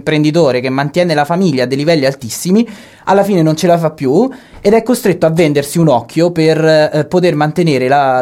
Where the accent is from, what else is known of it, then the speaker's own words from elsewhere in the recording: Rome, Lazio, Italy; l'epoca in cui io da romano so dei racconti che mi facevano i miei nonni